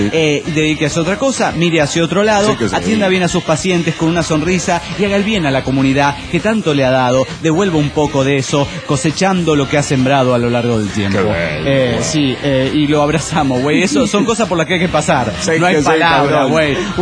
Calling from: Puno, Peru; de Puno, Perú.

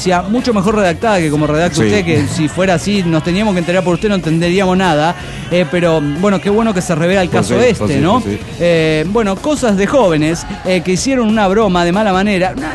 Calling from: Sucre, Chuquisaca, Bolivia; de Sucre, Bolivia.

